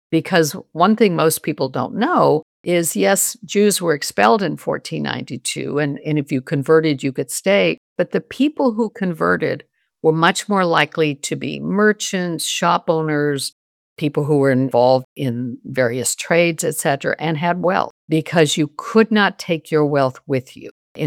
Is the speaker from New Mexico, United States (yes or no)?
yes; New Mexico, United States; I grew up in New Mexico. That's where my family came after they left Spain.